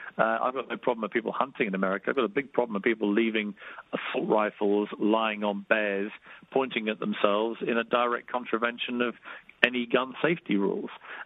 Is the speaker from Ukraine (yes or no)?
no; United Kingdom; to come as a British guy and to face all the, I guess, preconceived notions of, why are we letting this British guy replace the great Larry King?